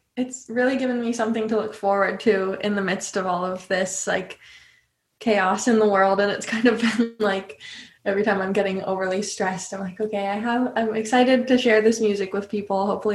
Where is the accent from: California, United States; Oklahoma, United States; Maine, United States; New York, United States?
California, United States; So I grew up in California. My dad is from Illinois, and his dad played the banjo, my grandpa.